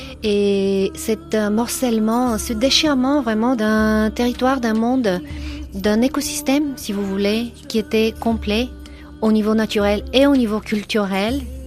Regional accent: Bulgaria; moved away; also born or lived in New Zealand; J'ai grandi en Bulgarie, après en Nouvelle-Zélande, mais ce thème de l'immigration sériale, un peu, ça court dans les familles.

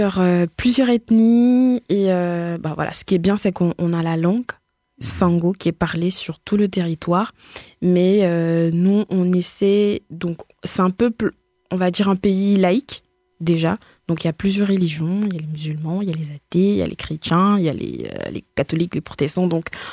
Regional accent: Bangui, Central African Republic; Bah, je suis née à Bangui, grandi à Bangui, mais mes grands-parents, ils sont originaires de Bouzoum.

